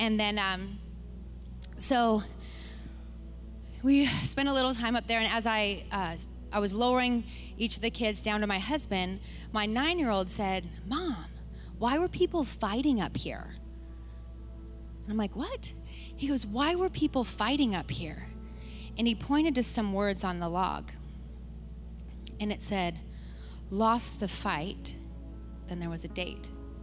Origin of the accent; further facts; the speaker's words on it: Oregon, United States; moved away; So I'm originally from Oregon. I grew up building forts and fighting with sticks and playing in dirt.